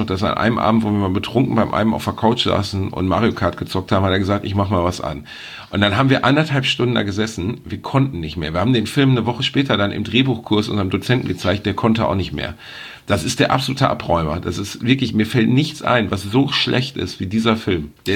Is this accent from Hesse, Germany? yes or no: no; Gelsenkirchen, North Rhine-Westphalia, Germany; born or raised there